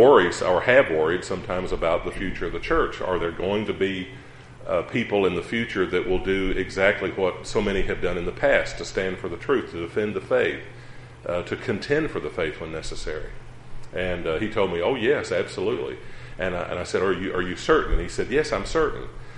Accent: Texas, United States; I'm not from this area. I'm from Texas, but not from Dallas-Fort Worth area at all.

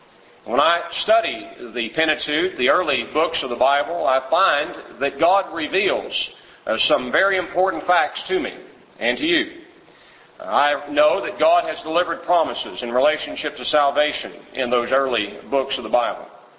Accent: Houston, Texas, United States; So we go way back to the Bel Air Church of Christ days there in Houston. I'm from Houston, and she knows my wife's family quite well

